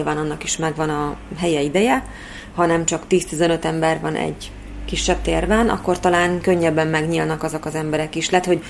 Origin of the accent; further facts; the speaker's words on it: Orosháza, Békés, Hungary; born there; én azért ide születtem, hogy itt legyek boldog, és itt boldoguljak. És nem csak Magyarországra gondolom, hanem Orosházát is értem ez alatt. Valamiért én szeretek itt lenni